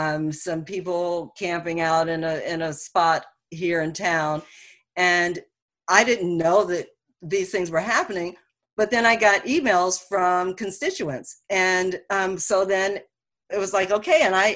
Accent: Detroit, Michigan, United States; now in Rio Dell, United States; Because I'm from Michigan, Detroit, Michigan.

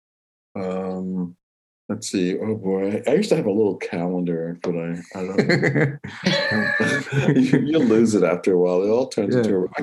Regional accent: Baltimore, Maryland, United States; also born or lived in New York; now in California, United States; before I came to California, I lived in the East Coast. I was born and raised in Baltimore, Washington area, and New York.

